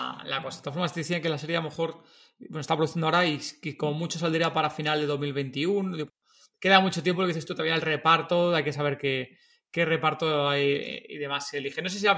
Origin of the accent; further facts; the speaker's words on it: Madrid, Community of Madrid, Spain; De Madrid, nosotros somos de Madrid.